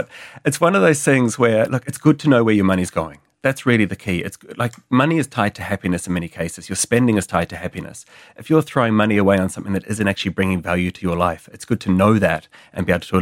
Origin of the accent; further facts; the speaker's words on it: New Zealand; now in Australia; I'm from New Zealand originally